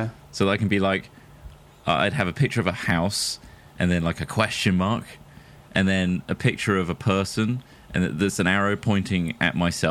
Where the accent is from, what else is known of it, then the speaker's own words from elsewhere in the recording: England, United Kingdom; I'd point at me so that I'd identify that I am English, and I don't speak your language